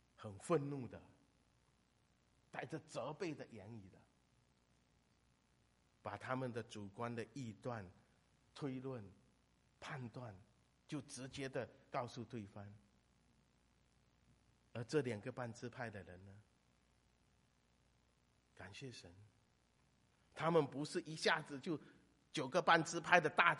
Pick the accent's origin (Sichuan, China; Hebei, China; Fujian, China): Fujian, China; 所以我们在找我们的根在哪里。